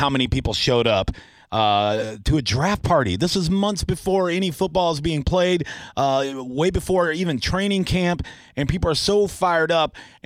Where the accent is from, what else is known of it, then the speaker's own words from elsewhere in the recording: Tampa, Florida, United States; because you and I, born and raised in Tampa, you and I, season ticket holders forever